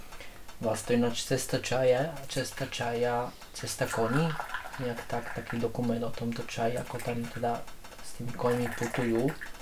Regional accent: Záhorie, Slovakia; keďže som zo Záhoria a nemáme nič také k dispozícii

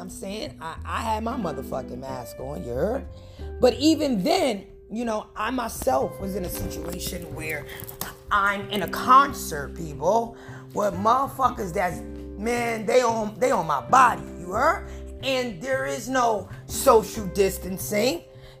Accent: New York, United States; I'm from New York, so I don't keep up with the radio stations from other states.

